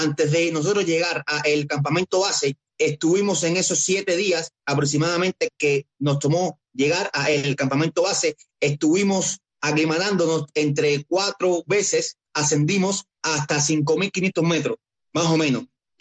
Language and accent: Spanish; Cuba; creo que soy el primer cubano que ha logrado rebasar los 6.962 metros que tiene el Aconcagua